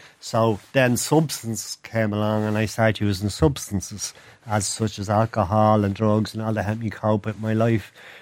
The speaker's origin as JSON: {"language": "English", "town": "Finglas", "region": "Leinster", "country": "Ireland", "tie": "born or raised there", "said": "I grew up in Finglas."}